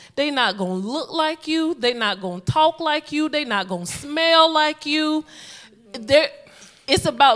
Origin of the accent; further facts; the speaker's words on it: the South, United States; You can hear in my voice. I am from the South, so I am not from this area.